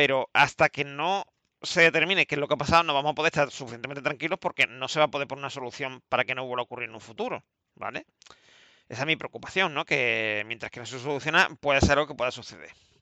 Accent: Andalusia, Spain; como andaluz y como medio onubense que soy

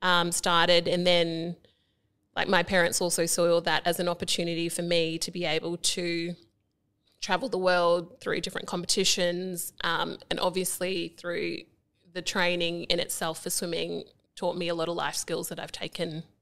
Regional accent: Australia; But I think just growing up in Australia, going through

